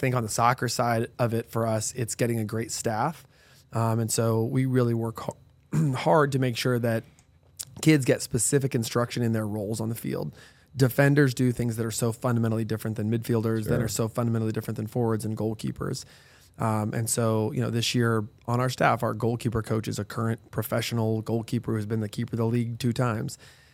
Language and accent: English; Denver, Colorado, United States; Yeah, so I grew up in Denver, and my grandpa went to CU, and we had CU season tickets since the 50s.